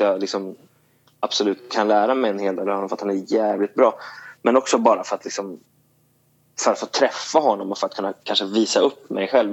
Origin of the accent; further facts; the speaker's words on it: Sweden; hej, jag är en svensk gitarrist som är här.